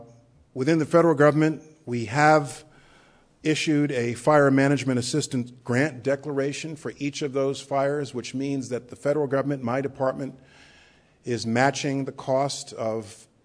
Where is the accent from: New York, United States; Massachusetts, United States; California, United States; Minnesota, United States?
New York, United States; as a New Yorker who was present in Manhattan on 9/11